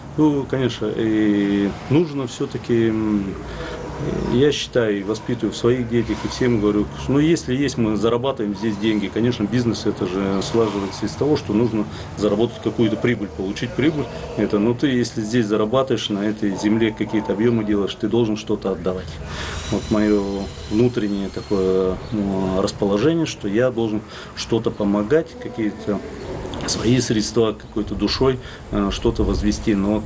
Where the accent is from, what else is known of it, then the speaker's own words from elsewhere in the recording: Kurumkan, Buryatia, Russia; Я сам родился в Курумкане. Вырос, выучился в 92-м году, приехал после института и начал жить.